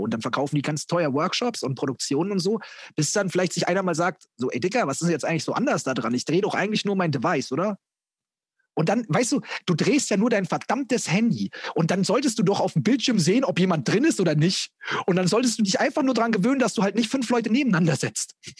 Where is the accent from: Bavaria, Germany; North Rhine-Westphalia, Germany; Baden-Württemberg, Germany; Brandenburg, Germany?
Bavaria, Germany; Geldbeutel, jetzt habe ich mich als Bayer geoutet.